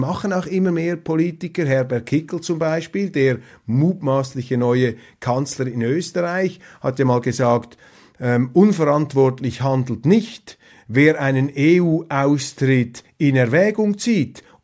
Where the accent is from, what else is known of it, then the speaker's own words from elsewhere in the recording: Switzerland; Und da haben wir natürlich als Schweizer eine ganz andere Auffassung.